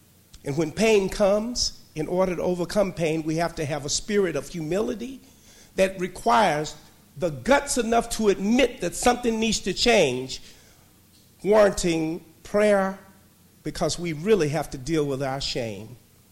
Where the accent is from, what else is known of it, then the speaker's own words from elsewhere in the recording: Arkansas, United States; excuse me, I'm from Arkansas, from the outskirts